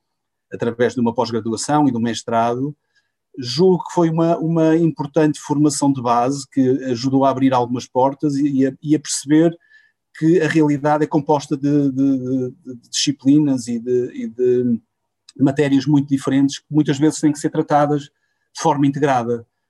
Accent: Santo Tirso, Porto, Portugal; por ser uma pessoa do Norte também, sou de Santo Tirso

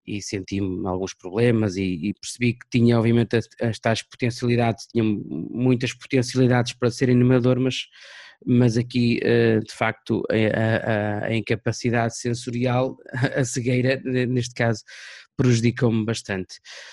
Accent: Penafiel, Norte, Portugal; now in Braga, Portugal; Eu não sou natural de Braga, sou natural da cidade de Penafiel, de uma freguesia que faz parte do concelho de Penafiel, que é Canelas neste caso. E depois, portanto, quando vim aqui para Braga há 14 anos

